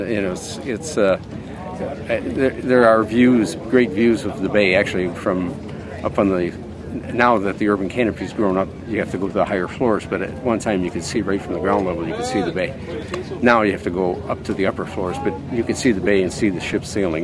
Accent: Detroit, Michigan, United States; and I grew up in Detroit, and I grew up in Detroit when it was a beautiful city.

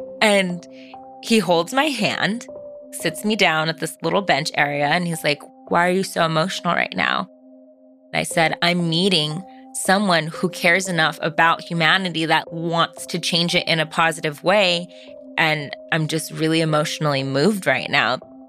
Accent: California, United States; I grew up in Orange County. I had a very cushy upbringing.

